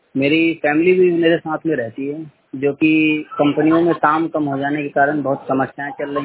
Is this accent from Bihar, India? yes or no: no; Uttar Pradesh, India; लगभग मैं district UP का रहने वाला हूँ। लगभग मैं 4 साल से यही हूँ